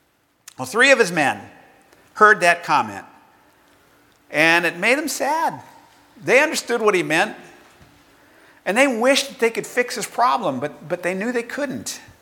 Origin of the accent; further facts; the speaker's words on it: Bakersfield, California, United States; You know, I recall when I was a kid growing up in Bakersfield, and remember those lazy summer days.